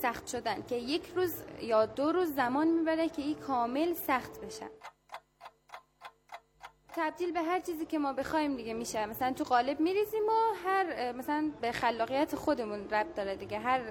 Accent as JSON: {"language": "Persian", "town": "Mashhad", "region": "Razavi Khorasan", "country": "Iran", "tie": "born there", "said": "19 سالمه، ساکن مشهد و همینجا به دنیا اومدم."}